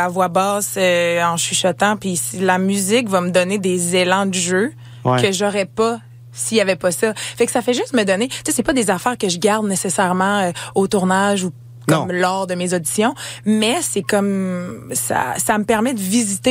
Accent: Gatineau, Quebec, Canada; Moi, je viens de Gatineau.

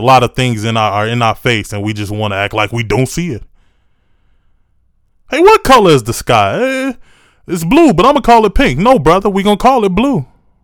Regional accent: Chicago, Illinois, United States; I am a Chicagoan, born and raised. My certificate says Chicago, Illinois.

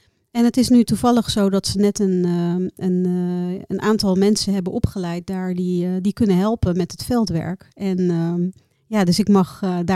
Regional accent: Bangladesh; now in Netherlands; Ik kom uit Bangladesh.

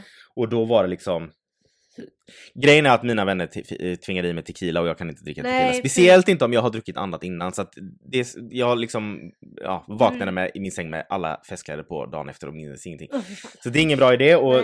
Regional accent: Mölndal, Västra Götaland County, Sweden; Eller vi bor i Göteborg. Född och uppvuxna. Eller, det är vi ju inte. Vi är från Mölndal.

